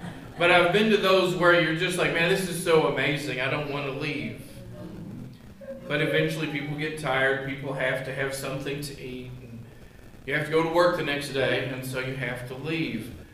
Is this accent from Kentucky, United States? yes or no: yes; Kentucky, United States; Of course, my home state of Kentucky, and a lot of different environments, different people that you meet.